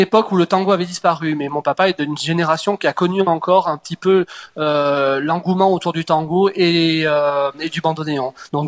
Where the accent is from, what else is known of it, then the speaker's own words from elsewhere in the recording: Clermont-Ferrand, Auvergne-Rhône-Alpes, France; now in Dijon, France; je suis bourguignon d'adoption depuis maintenant 5 ans. Mais je suis auvergnat à la base, je suis né en Auvergne et j'ai passé une grande partie de ma vie à Clermont-Ferrand.